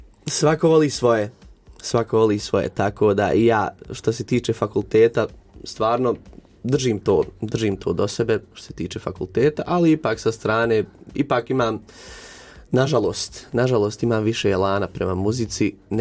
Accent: Brčko, Brčko District, Bosnia & Herzegovina; imam 24 godine, dolazim iz Brčkog distrikta

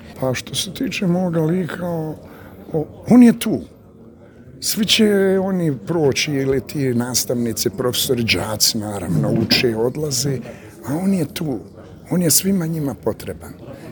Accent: Sarajevo, Federation of Bosnia and Herzegovina, Bosnia & Herzegovina; jer ja se bojim toga, ja sam rođen iz Sarajlija.

